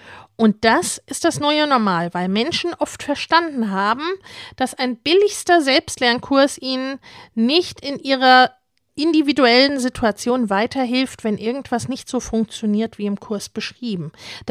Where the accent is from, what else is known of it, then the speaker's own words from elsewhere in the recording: Hesse, Germany; born there; ich bin in Hessen geboren